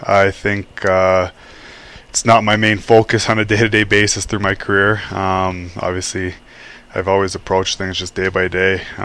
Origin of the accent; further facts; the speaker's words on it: Toronto, Ontario, Canada; Yeah, I grew up in Toronto, and I was a huge Leafs fan.